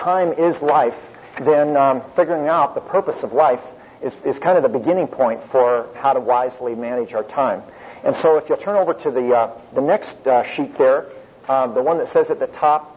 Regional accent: Norman, Oklahoma, United States; I'm from Norman, Oklahoma. Work with students at the University of Oklahoma there, international students.

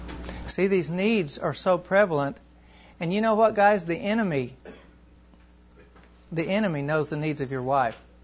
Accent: Tulsa, Oklahoma, United States; I grew up in Tulsa

